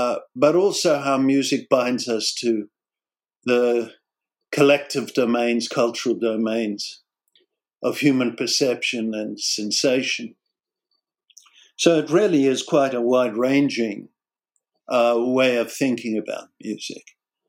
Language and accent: English; South Africa; moved away as an adult; I'm South African, and I came here in my late 20s, so I thought I'd lost my accent by now